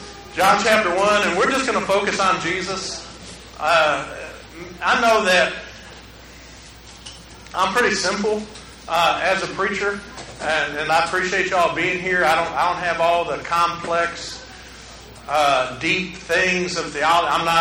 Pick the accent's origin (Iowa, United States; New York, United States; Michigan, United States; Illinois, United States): Michigan, United States; and y'all, I'm from Michigan, so don't get mad about the game I was